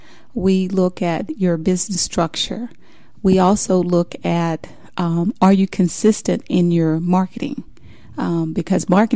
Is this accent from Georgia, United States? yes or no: yes; Macon, Georgia, United States; June 30th in my hometown, Macon, Georgia.